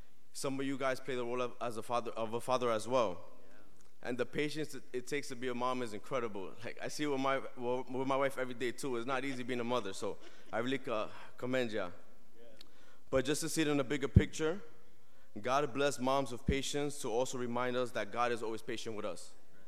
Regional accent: Bronx, New York, United States; For those who don't know me, I'm originally from the Bronx. I basically did grow up in the church.

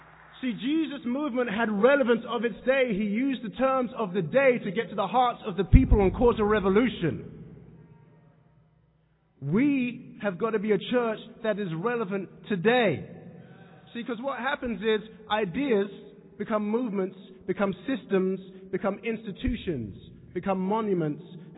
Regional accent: England, United Kingdom; I'm English. I don't even know if the season's still on.

